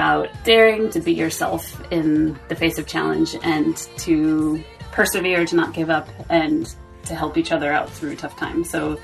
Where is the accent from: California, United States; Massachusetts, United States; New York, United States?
California, United States; where he comes from Canada, I come from California, we have friends and family all over.